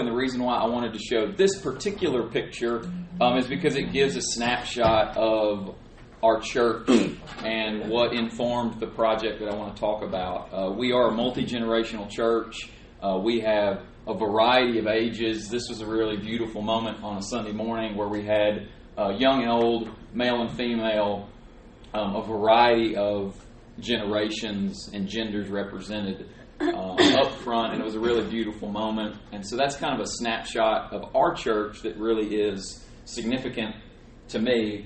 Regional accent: Clarksville, Tennessee, United States; also born or lived in Brisbane, Australia; now in Lebanon, United States; Born and raised in the Middle Tennessee area in Clarksville, went to Lipscomb for undergrad, lived in Brisbane, Australia for a year working with the church there

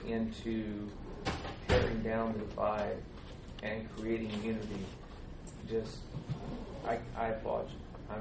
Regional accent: Montgomery, Alabama, United States; So this will maybe come as a surprise. I grew up in Montgomery, Alabama as well.

